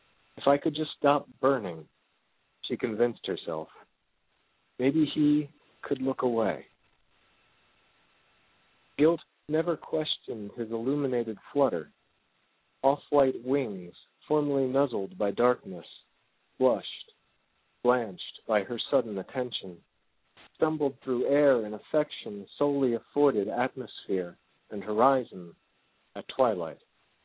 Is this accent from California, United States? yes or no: no; New Jersey, United States; also born or lived in Delaware; I'm a Central New Jersey poet. I was born in Delaware and moved up here with my mom after she got divorced and like ran from the hubby. And I basically grew up in Jersey, loving it.